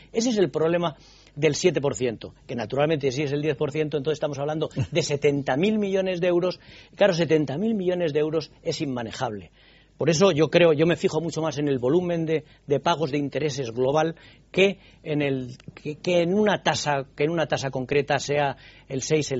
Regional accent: Spain; yo, como perjudicado, como español perjudicado

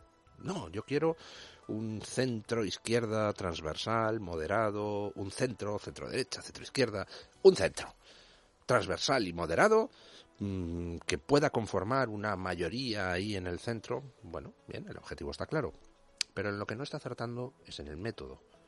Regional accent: Catalonia, Spain; Porque esta es mi tierra, Cataluña, y no me van a echar de aquí

